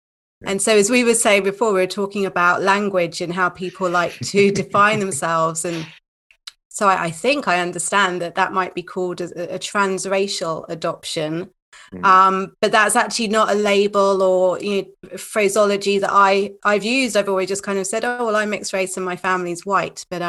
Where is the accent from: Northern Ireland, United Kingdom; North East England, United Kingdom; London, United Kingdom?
London, United Kingdom; born there; I'm in my early 40s and I was born in North London in 1978.